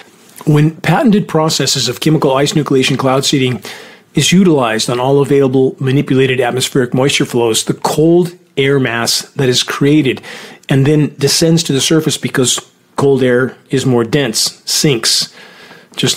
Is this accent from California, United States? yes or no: yes; Redding, California, United States; Reading, my hometown, 119 degrees.